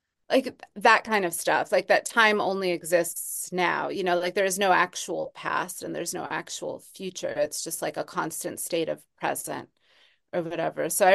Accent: Northeast, United States; I'm from the Northeast, so like the seasonal markers that I had relied on to like mark time aren't really there.

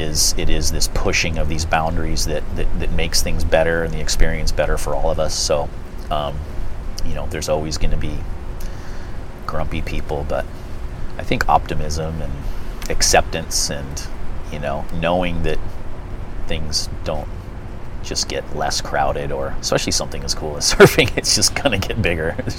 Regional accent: Santa Cruz, California, United States; I grew up in Santa Cruz. And it was paradise as a kid. I grew up in Pleasure Point.

